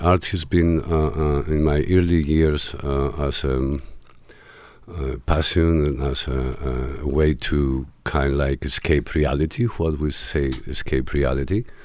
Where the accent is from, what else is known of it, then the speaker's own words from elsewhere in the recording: Greece; also born or lived in Germany; growing up in Greece